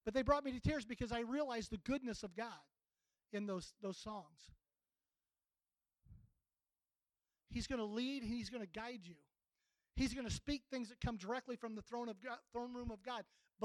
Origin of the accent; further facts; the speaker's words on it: Chillicothe, Illinois, United States; I'm from Illinois. I grew up in, anybody know where Sparlin's at? Chillicothe? All that area, that's where we're from.